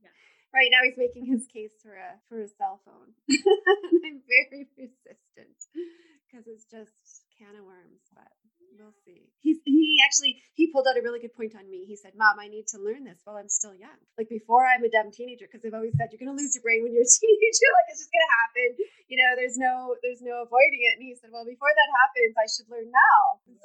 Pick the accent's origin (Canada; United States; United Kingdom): Canada; Yay, we're Canadian.